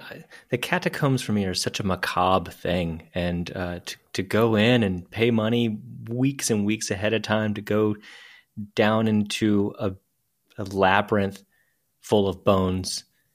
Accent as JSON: {"language": "English", "country": "United States", "said": "I'm an American."}